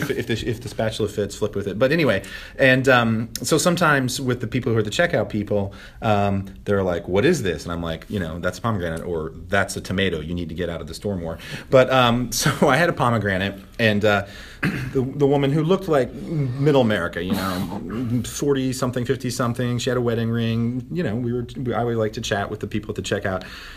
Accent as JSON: {"language": "English", "region": "Tennessee", "country": "United States", "tie": "born or raised there", "said": "And I grew up in East Tennessee, and I've lived in Pennsylvania for a couple years in Bethlehem, Allentown, and then for the last 15 years here."}